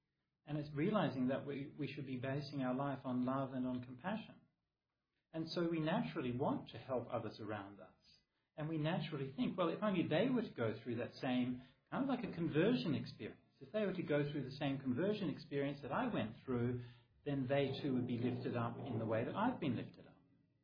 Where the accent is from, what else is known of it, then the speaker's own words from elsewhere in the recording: Perth, Western Australia, Australia; I grew up in Perth. To me, it seems like a normal environment, I guess.